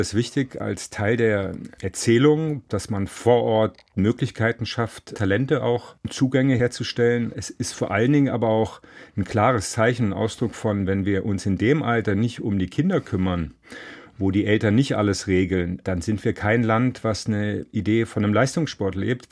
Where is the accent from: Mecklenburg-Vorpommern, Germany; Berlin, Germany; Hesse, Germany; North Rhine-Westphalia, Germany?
Hesse, Germany; Marburg; Beispielsweise in meinem Heimatort Marburg